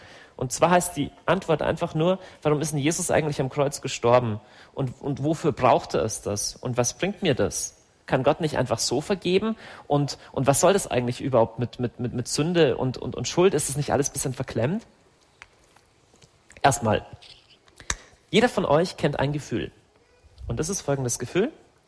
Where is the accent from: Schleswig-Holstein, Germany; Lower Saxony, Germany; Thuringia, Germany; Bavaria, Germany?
Bavaria, Germany; Augsburg; ich komme aus Augsburg.